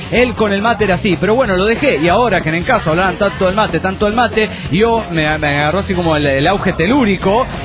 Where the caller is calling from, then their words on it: Delta, Colorado, United States; … de Delta Colorado.